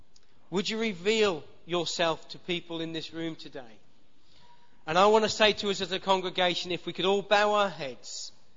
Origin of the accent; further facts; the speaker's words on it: Gaywood, East of England, United Kingdom; I'm uneducated and I come from Gaywood.